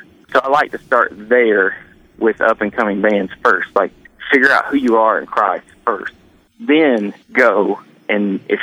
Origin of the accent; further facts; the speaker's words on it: Kentucky, United States; growing up in Kentucky, like, work ethic is everything.